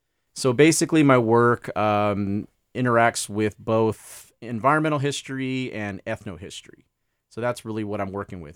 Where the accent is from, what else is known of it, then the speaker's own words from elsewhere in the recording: California, United States; I'm originally from California. Spent some time throughout the United States doing my schooling.